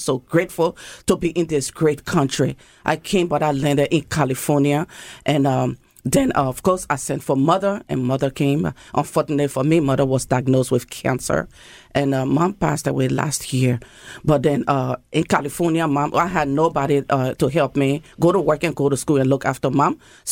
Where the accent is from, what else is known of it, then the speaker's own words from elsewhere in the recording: Liberia; now in United States; I'm actually from Liberia, a small country on the west coast of Africa.